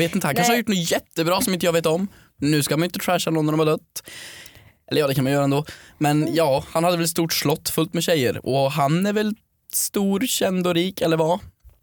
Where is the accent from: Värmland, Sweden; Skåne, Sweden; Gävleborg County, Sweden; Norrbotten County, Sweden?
Värmland, Sweden; jag är från Värmland.